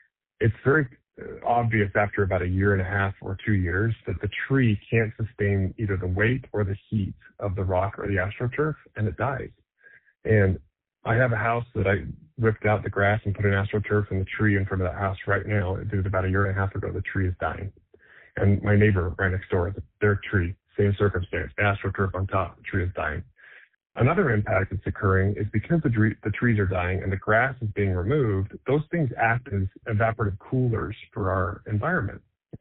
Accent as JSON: {"language": "English", "region": "Arizona", "country": "United States", "tie": "born or raised there", "lives_now": "Las Vegas, United States", "said": "I grew up in Arizona."}